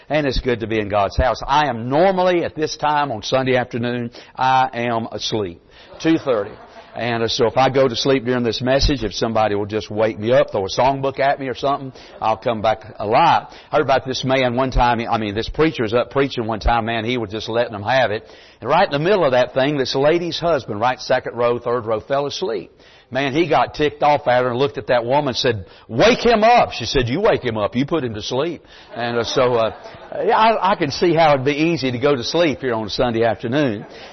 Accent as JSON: {"language": "English", "town": "Mount Airy", "region": "North Carolina", "country": "United States", "tie": "born or raised there", "said": "I don't live in Mount Airy anymore, but I grew up in Mount Airy my whole life."}